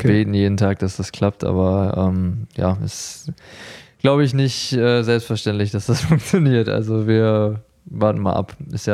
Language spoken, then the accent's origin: German; Essen, North Rhine-Westphalia, Germany; ich komme aus Essen